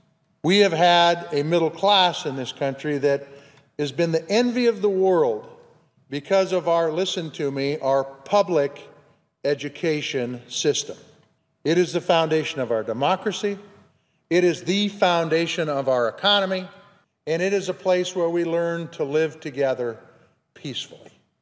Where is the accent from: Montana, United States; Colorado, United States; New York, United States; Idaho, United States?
Montana, United States; Big Sandy; My school system in my hometown of Big Sandy has about 175 kids, and that is not an exception for Montana.